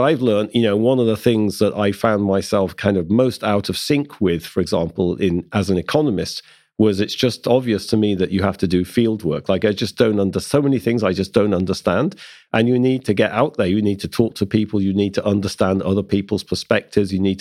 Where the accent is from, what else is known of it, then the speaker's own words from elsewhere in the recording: England, United Kingdom; now in United States; So, of course, I'm English. You know, I grew up in the 1970s in England studying English history and society. And so I think I came to the US, you know.